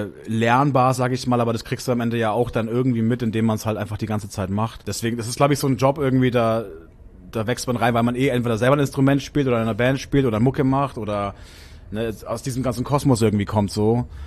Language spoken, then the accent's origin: German; Nuremberg, Bavaria, Germany; also born or lived in Berlin; Ja, ich habe ja vorher noch 2 Jahre in Berlin gewohnt. Mein restliches Leben natürlich dann in Nürnberg, wo ich herkomme. Mhm. Also Franken. Nicht Bayern, Franken.